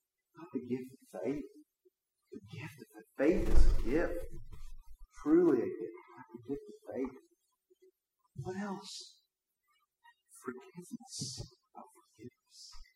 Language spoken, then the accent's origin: English; Morgantown, West Virginia, United States; as Bob said, I'm from Morgantown, have a business.